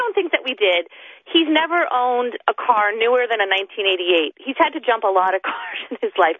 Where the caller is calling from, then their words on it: Seattle, Washington, United States; from Seattle, Washington.